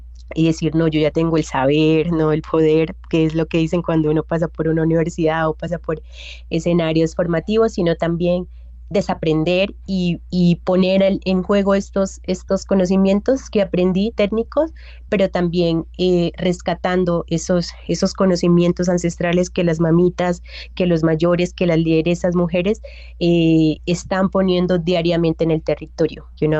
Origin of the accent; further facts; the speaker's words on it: Mutatá, Antioquia, Colombia; regresé nuevamente a mi pueblo, al Urabá antioqueño. Yo soy de Mutatá, pero estuve trabajando mucho tiempo en Chigorodó.